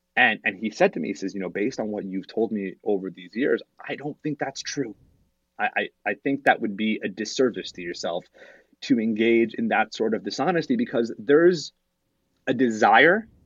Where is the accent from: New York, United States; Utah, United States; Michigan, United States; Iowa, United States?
Utah, United States; Salt Lake City; When I was growing up, I grew up in Salt Lake City.